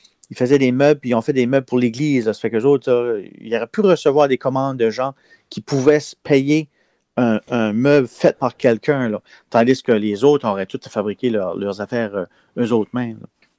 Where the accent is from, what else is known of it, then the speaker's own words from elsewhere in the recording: Acadia, Canada; Des fois, chez nous, en Acadie, c'est tout en bois au complet.